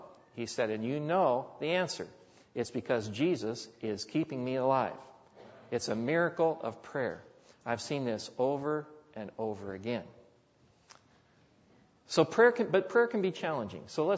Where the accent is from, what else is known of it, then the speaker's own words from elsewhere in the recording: California, United States; born there; I was born in California, but my parents are from the Midwest.